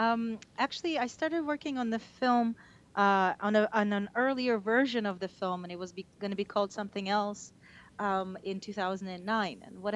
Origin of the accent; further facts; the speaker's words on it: Israel; as an Israeli, you know, I grew up in Israel. I grew up on the normal Israeli diet of something along the lines of Zionist history and mythology and the history of the Holocaust.